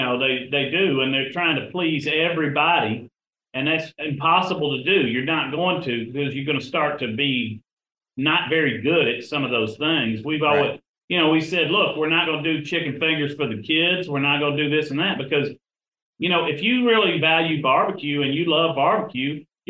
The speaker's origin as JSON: {"language": "English", "town": "Nashville", "region": "Tennessee", "country": "United States", "tie": "born or raised there", "said": "my family's all from West Tennessee. I grew up in Nashville, but my mom and dad grew up in Memphis."}